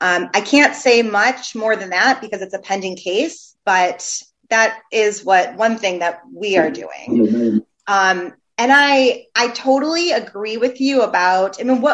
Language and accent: English; Chicago, Illinois, United States; There was a case also in my hometown of Chicago